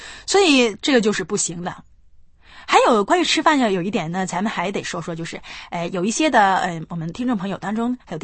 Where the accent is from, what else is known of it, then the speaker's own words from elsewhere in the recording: northern China, China; 那像我是北方人就喜欢吃饼啊。